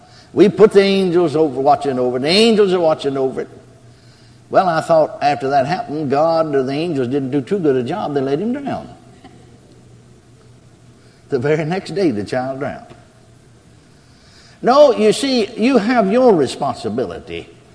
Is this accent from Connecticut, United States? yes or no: no; McKinney, Texas, United States; And he worked in a power plant there in my hometown, McKinney, Texas.